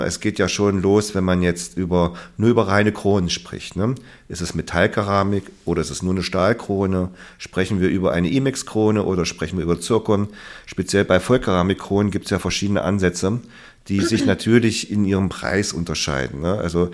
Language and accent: German; Harz, Germany; ich komme ja aus dem Harz, vom Dorf. Und als ich damals noch dort gelebt habe